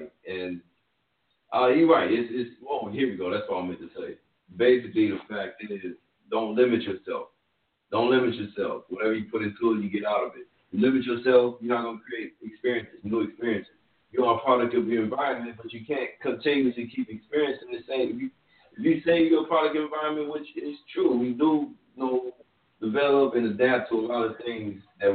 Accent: Compton, California, United States; I grew up in America. I grew up in the American system. I grew up, you know, with my ancestors and my DNA.

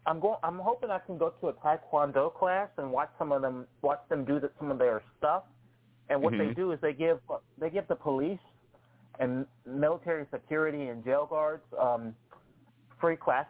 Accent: Washington, District of Columbia, United States; I'm originally from D.C.

